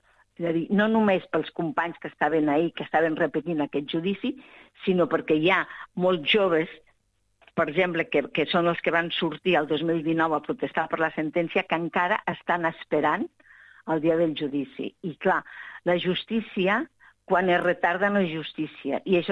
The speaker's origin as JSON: {"language": "Catalan", "town": "Xerta", "region": "Catalonia", "country": "Spain", "said": "jo soc d'un poble molt petit, que es diu Xerta"}